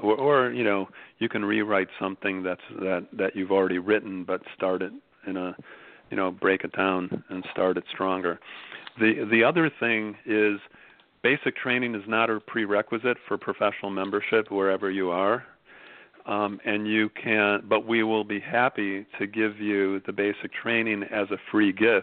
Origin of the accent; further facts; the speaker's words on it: Chicago, Illinois, United States; I'm from Chicago, knew my precinct captain growing up, and, you know, happy to be living in a blue state